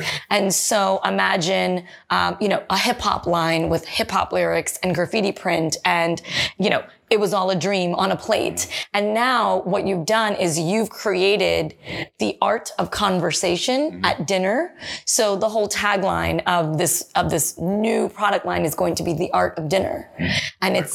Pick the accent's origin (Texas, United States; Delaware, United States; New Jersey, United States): New Jersey, United States; I was born and raised in Jersey, moved to New York, you know, went to college in New York